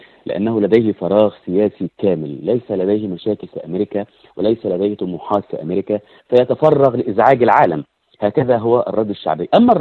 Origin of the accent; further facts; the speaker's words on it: Egypt; وقمنا معه بعمل الواجب على حد وصفنا كمصريين